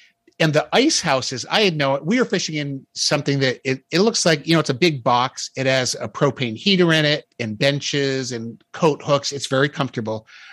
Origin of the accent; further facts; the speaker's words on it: Massachusetts, United States; moved away as an adult; now in Ohio, United States; So I hadn't been ice fishing since I moved from Massachusetts to Ohio 25 years ago.